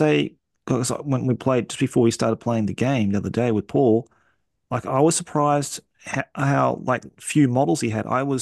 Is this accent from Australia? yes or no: yes; Australia; accent: Australian; So you just get to hear my Aussie accent in the background talking about the Gene Stealers and the Space Marines.